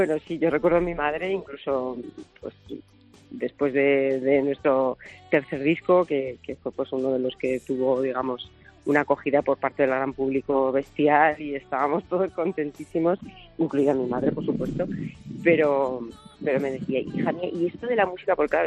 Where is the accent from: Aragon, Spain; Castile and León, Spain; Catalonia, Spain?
Aragon, Spain; Como somos como buenos maños, somos, como sabes, tozudos.